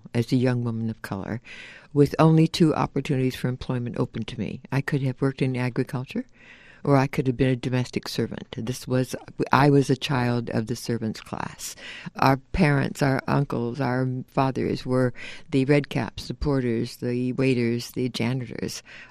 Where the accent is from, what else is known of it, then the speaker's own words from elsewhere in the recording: California, United States; Because I grew up in California. I grew up from the age of six through the time that I became a union clerk in that union hall at 20, so that I pretty much grew up as a second generation Californian